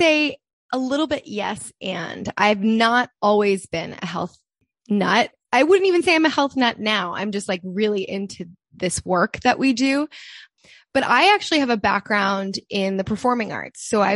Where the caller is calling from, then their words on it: Los Angeles, California, United States; I am joining you from Los Angeles, California, which is a very big place.